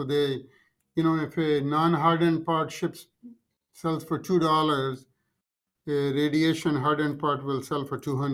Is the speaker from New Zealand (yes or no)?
no; India; moved away as an adult; now in United States; The book starts with, my upbringing, growing up in India, and then how I came to America, went through very difficult times. I came to US with $150 in my pocket with nothing to fall back on